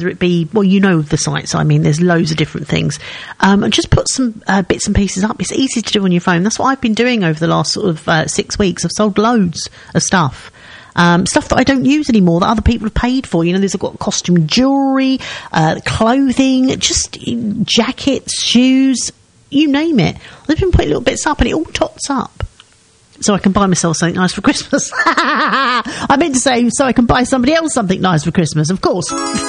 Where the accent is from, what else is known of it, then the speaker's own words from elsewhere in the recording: Seven Kings, London, United Kingdom; when I grew up in Seven Kings, and I used to go to Ilford with my mum on a Saturday